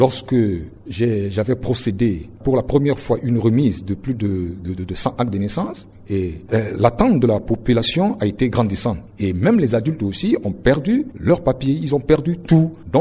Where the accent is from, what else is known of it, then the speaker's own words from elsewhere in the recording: Bimbo, Ombella-M'Poko, Central African Republic; Bien entendu, je suis ressortissant de Bimbo 3, particulièrement à Bouyine.